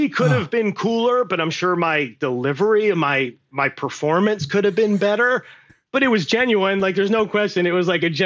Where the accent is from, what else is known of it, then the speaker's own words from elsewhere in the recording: Pennsylvania, United States; So growing up in Western Pennsylvania, Jeff, we've had this conversation about Top Gun and Impact. It's like you grow up there in the 80s.